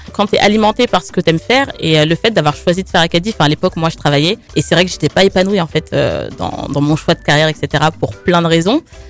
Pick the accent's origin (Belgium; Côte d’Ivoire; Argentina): Côte d’Ivoire; first language Malinke; also born or lived in France; ça veut dire c'est bon en malinké, ma deuxième langue maternelle, puisque je suis franco-ivoirienne.